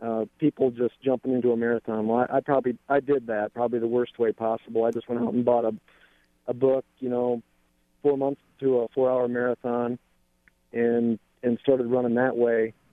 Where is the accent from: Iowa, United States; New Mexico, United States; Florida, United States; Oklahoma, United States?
Iowa, United States; Cedar Rapids; And I'm actually from Cedar Rapids, and my wife is president of the Cedar Valley Running Association.